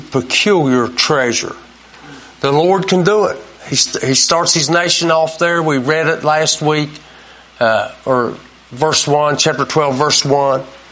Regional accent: United States; We're used to it. We grew up in America, but it was a big deal back then that there was one God

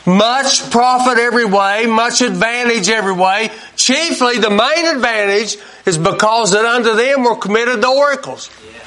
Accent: United States; We're used to it. We grew up in America, but it was a big deal back then that there was one God

